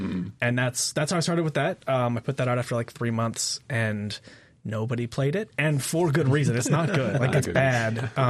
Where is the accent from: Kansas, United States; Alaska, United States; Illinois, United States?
Alaska, United States; Bethel; also born or lived in Washington; I was born in the Pacific Northwest in a very small city near Seattle. Mm-hmm. But my parents moved me up there when I was, 7 or 8.